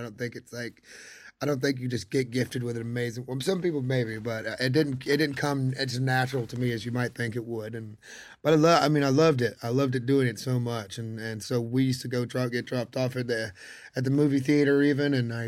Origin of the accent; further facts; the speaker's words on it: Georgia, United States; I really have to thank my dad, man, because growing up in Georgia, he really kind of put me on music